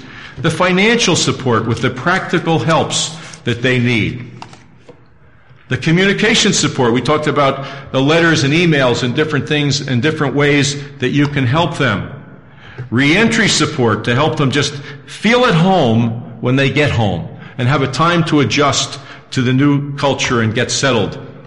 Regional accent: Scotland, United Kingdom; At great expense, because I'm a Scotsman, I bought 15 of these 70-cent aerograms

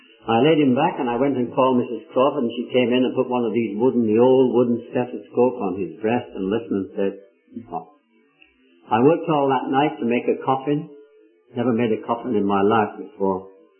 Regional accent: Dar es Salaam, Tanzania; I said, I come from Dar es Salaam, from Bagamoya.

